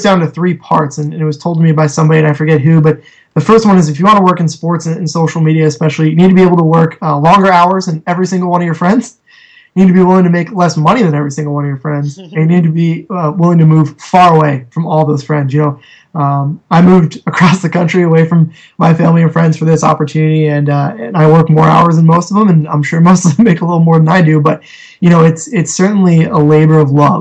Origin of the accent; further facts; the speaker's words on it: New Jersey, United States; You know, not to put down New York in my home state. I love the pasta, and, you know, I love everything in Jersey and the pizza for sure.